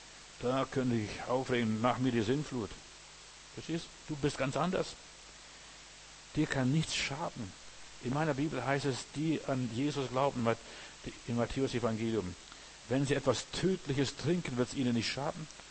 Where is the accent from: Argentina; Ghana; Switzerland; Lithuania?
Lithuania; now in Germany; in unserem Dorf, wo ich herkomme, aus der Sowjetunion, in Litauen damals